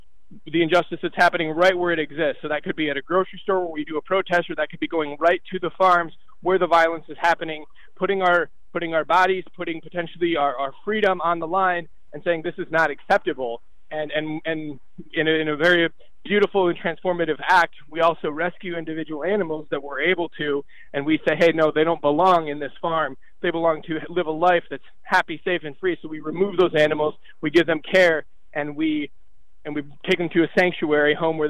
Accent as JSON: {"language": "English", "region": "Iowa", "country": "United States", "tie": "born or raised there", "said": "I was actually born and raised in Iowa, which is a state that unfortunately kills more pigs than any other state in the country. So my family growing up, it's farmers, it's hunters, fishermen, you name it."}